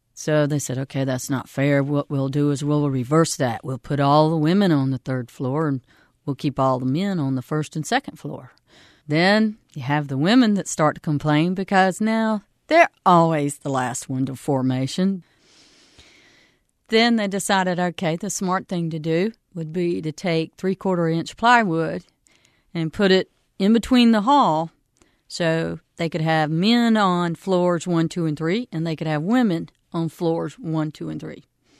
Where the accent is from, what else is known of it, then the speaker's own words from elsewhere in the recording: Sanford, North Carolina, United States; born there; I was born in Sanford, and my father obtained a job as a police officer and a fireman in Butner.